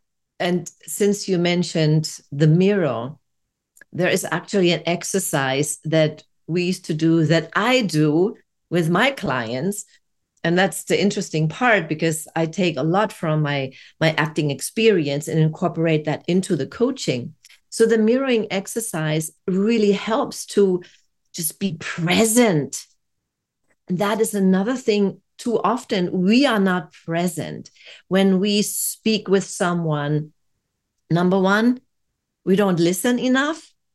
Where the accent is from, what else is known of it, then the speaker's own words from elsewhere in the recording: Germany; English is a second language; since English is not my mother tongue, I'm originally from Germany